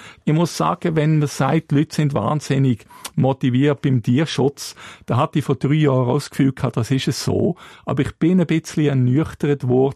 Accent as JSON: {"language": "German", "country": "Switzerland", "said": "Das ist für mich als Schweizer eigentlich das falsche Vorgehen."}